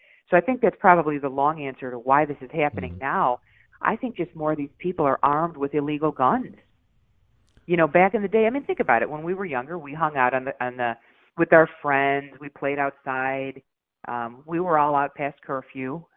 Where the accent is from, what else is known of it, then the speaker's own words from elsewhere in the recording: Chicago, Illinois, United States; I love Chicago. I love this city. This is my hometown.